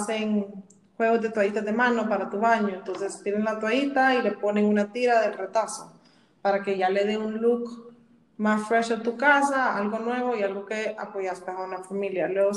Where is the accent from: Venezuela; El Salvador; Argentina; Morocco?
El Salvador; como salvadoreños, nos cuesta el compromiso de, ay, ya me lo dieron, voy a seguir